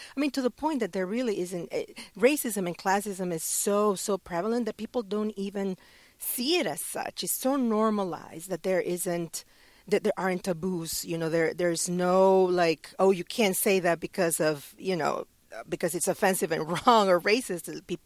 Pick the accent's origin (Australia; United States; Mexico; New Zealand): Mexico; moved away as an adult; I'm originally from Mexico. I grew up, I was born there and I grew up there. I didn't move here until almost 20 years ago, until I was already graduated from college.